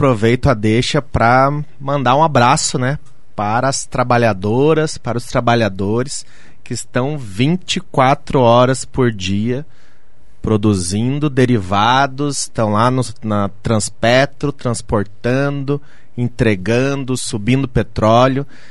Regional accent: Curitiba, Paraná, Brazil; sou curitibano e não sabia que tinha uma refinaria no município de Araucária

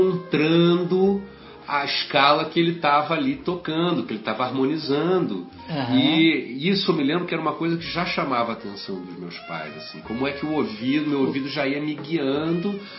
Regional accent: Rio de Janeiro, Brazil; Eu passei com a parte da minha infância no Rio Comprido, logo depois do túnel Rebouças. Sim. Mas a partir dos 8 anos eu sou um garoto zona sul mesmo, né? Assim, até os meus 16 eu morei no Leblon.

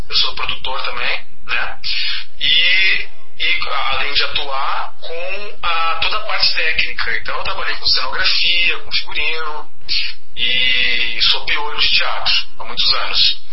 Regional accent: Barretos, São Paulo, Brazil; Eu comecei a fazer teatro em Barretos, que é minha cidade natal, interior de São Paulo.

